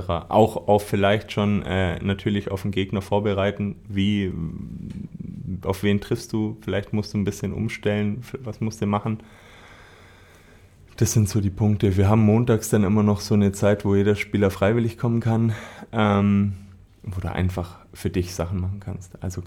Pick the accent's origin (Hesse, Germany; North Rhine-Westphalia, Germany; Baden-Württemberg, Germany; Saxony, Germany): Baden-Württemberg, Germany; Ulm; Also ich bin gebürtiger Ulmer, bin dann ein bisschen rumgekommen. Ich war auf dem Internat in Füssen, habe in Memmingen gespielt in der Bayernliga.